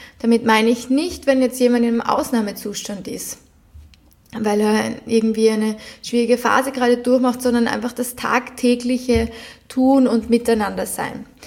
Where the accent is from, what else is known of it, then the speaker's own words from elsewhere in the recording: Vienna, Austria; Ich bin zum Beispiel in Wien geboren, habe bis jetzt immer in Wien gewohnt